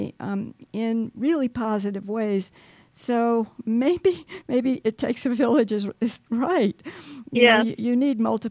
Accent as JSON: {"language": "English", "region": "the South", "country": "United States", "tie": "born or raised there", "said": "I grew up in the South, and most of my friends, now this is back in the day, had African-American nannies who were with them almost as much as their real mothers."}